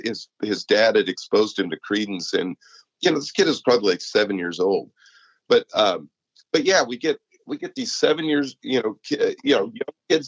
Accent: Iowa, United States; I grew up in Iowa, actually, by the way.

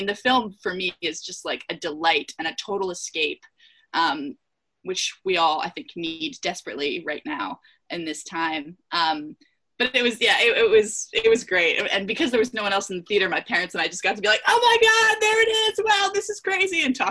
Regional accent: Pennsylvania, United States; I'm from Pennsylvania, which is where I am right now.

